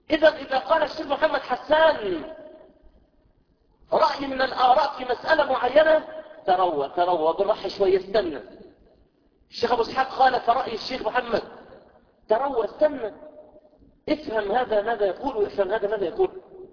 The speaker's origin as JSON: {"language": "Arabic", "town": "Mansoura", "region": "Dakahlia", "country": "Egypt", "said": "انا من المنصوره على فكره برضه"}